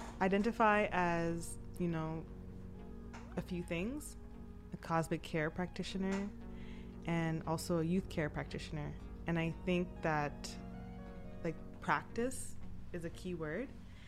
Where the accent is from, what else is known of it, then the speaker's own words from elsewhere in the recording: Jamaica; As a Jamaican, everything is drink tea, drink tea, drink tea.